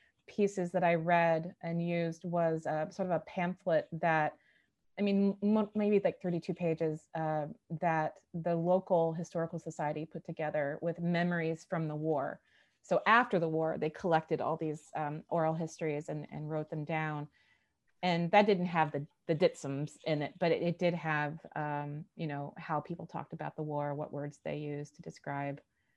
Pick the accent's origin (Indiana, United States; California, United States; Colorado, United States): Indiana, United States; Lebanon; that makes sense to me because I'm from Lebanon, Indiana, and we say Lebden.